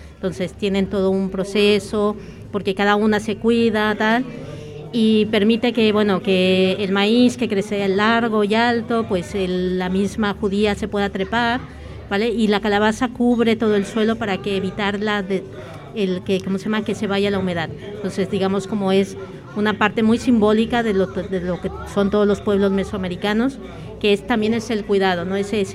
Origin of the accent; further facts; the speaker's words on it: Mexico; now in Barcelona, Spain; yo hace 24 años que vine de México, vine a este barrio